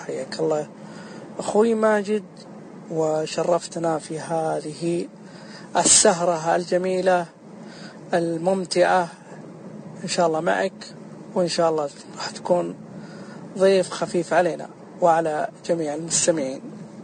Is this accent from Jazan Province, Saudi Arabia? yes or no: no; Taif, Makkah Province, Saudi Arabia; born there; ، من مواليد الطائف سنة 1401، العمر الآن 39 عام